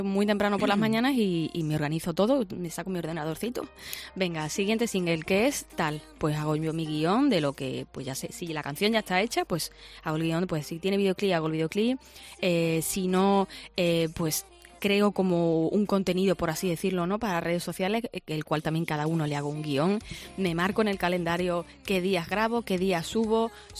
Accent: Seville, Andalusia, Spain; now in Madrid, Spain; Pues mira, soy sevillana.

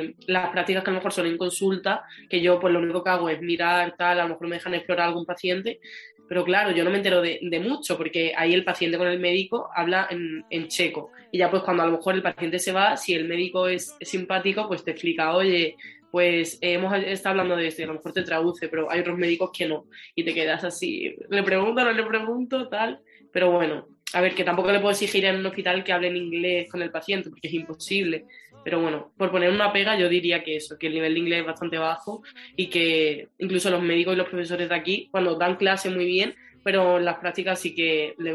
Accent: Spain; a lo mejor no son como los españoles, que somos súper abiertos

